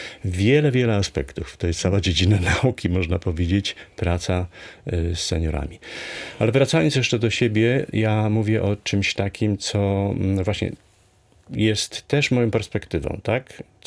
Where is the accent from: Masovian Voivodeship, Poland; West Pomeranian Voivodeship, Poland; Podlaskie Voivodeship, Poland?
West Pomeranian Voivodeship, Poland; Szczecin; historię Szczecina również, tak? W jakimś nie są przyjezdni, są przyjezdni dawni, przybyli, ale my jesteśmy stąd i tworzymy tą naszą małą ojczyznę.